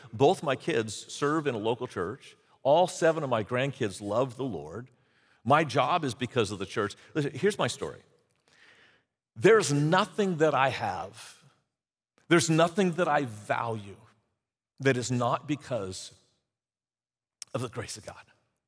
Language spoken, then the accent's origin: English; Sacramento, California, United States; also born or lived in Portland, Oregon; I was born in Portland, Oregon. And at age 4, my folks moved to Sacramento for my dad's job. I had an older brother, younger brother.